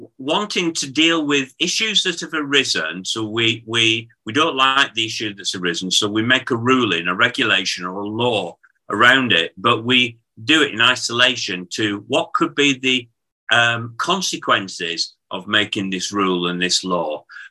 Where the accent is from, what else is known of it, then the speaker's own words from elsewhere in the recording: Bradford, Yorkshire and the Humber, United Kingdom; I mean, I come from Bradford originally. I originate from Bradford.